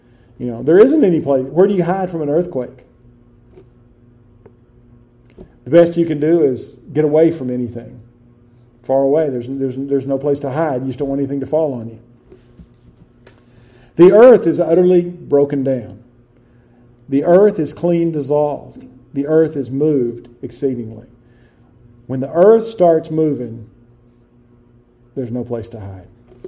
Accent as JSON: {"language": "English", "region": "Texas", "country": "United States", "tie": "born or raised there", "said": "I grew up in West Texas"}